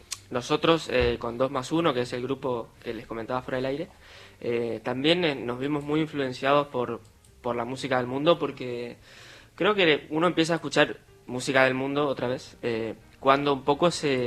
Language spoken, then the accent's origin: Spanish; Chaco, Argentina; yo soy chaqueño